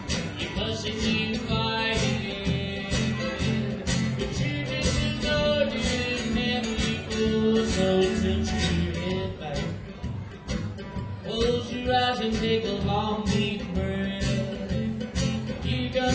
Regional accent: Tennessee, United States; They're from Alabama, we're from Tennessee.

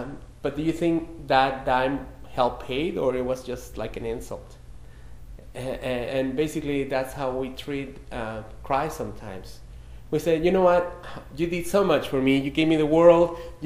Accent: Mexico City, Mexico; As you might have guessed, I'm from Mexico City, or I'm from Mexico

